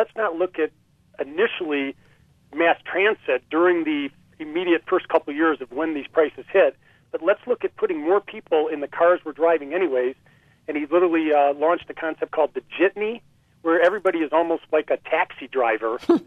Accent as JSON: {"language": "English", "town": "Detroit", "region": "Michigan", "country": "United States", "said": "I mean, and we're from Detroit. Can you imagine?"}